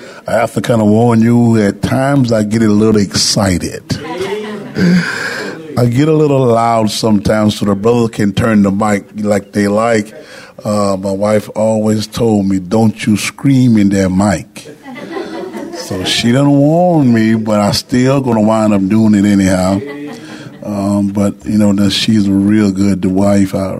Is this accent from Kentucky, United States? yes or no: no; Tampa, Florida, United States; born there; I was born in Tampa, Florida.